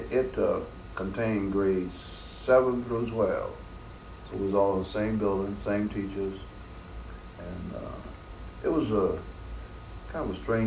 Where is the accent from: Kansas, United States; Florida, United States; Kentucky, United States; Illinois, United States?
Kentucky, United States; Henderson; born there; I was born in 1934 in the city of Henderson, Kentucky.